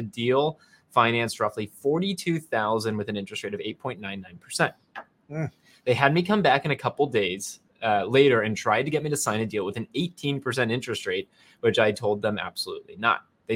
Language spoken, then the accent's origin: English; Mesa, Arizona, United States; born there; I was born in Mesa, Arizona.